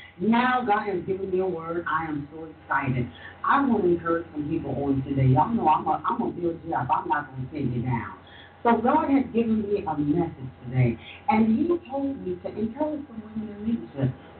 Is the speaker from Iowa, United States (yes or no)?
yes; Iowa, United States; You know, I came from Iowa.